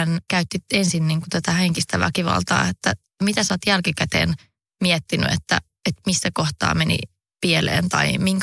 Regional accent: North Karelia, Finland; now in Helsinki, Finland; mä oon kotoisin Pohjois-Karjalasta ja mä en kauhean kauan ehtinyt vielä siinä vaiheessa asua Helsingissä.

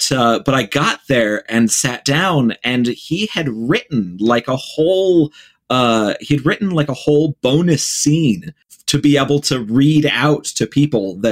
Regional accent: Ohio, United States; I grew up in the Midwest in Ohio.

